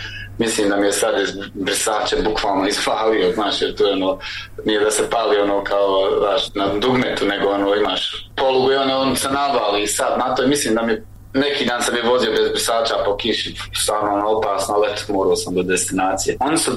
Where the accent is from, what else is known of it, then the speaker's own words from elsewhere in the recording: Bosnia & Herzegovina; now in Switzerland; Sa Idrizom smo u stvari došli iz Bosne do Švicarske, znaš, znači sa njim smo opet veliko putovanje, 10 dana smo putovali.